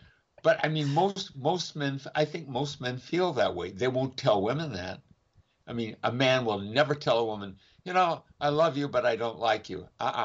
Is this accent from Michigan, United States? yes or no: yes; Michigan, United States; moved away as an adult; Well, I guess after 28 years here, I guess I'm converted Mississippian, and I'm originally from Michigan.